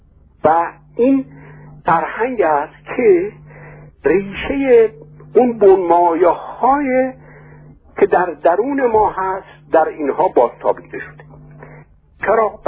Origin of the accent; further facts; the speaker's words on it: Tehran, Tehran Province, Iran; moved away as an adult; also born or lived in Kashan; now in Germany; من در سال 1307 در کاشان متولد شدم. پس از اون با خانواده به تهران اومدیم در 6 سالگی و از اون پس در تهران به تحصیل پرداختم